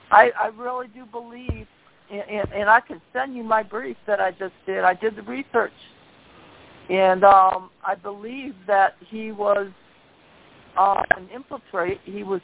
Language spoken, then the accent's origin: English; Minneapolis, Minnesota, United States; I'm from Minneapolis, yeah.